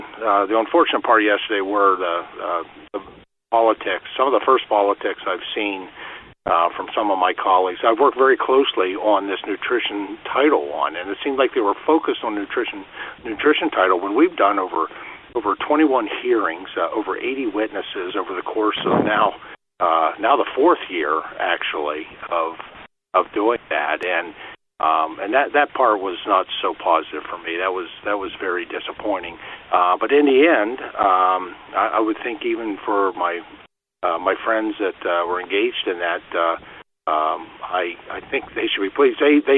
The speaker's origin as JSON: {"language": "English", "region": "Pennsylvania", "country": "United States", "said": "That's been tried and tested in my home state of Pennsylvania and very popular."}